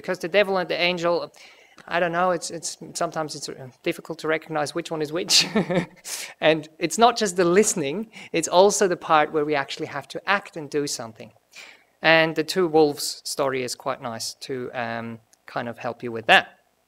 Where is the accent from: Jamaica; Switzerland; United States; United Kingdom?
Switzerland; first language German; English is a second language; I'm from Switzerland, and the official language in Switzerland, well, we have four, but one of them is German.